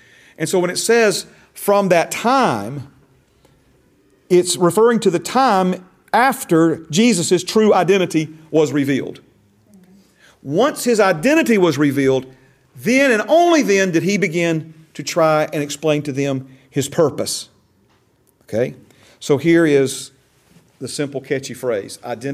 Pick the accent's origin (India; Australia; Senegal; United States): United States; Alabama; accent: country drawl; I'm from South Alabama. Amen. So praise God. Or Southern United States, state of Alabama. So we have a country drawl here.